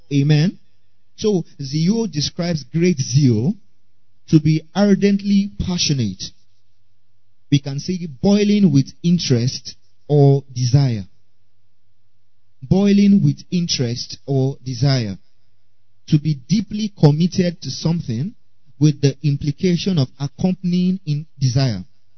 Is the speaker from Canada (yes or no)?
no; Nigeria; For example, being a Nigerian child, you understand what I'm about to say?